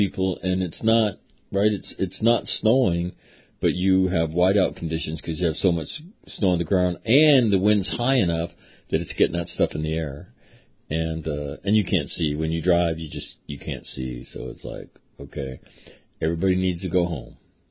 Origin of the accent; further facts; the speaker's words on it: California, United States; And I'm from California.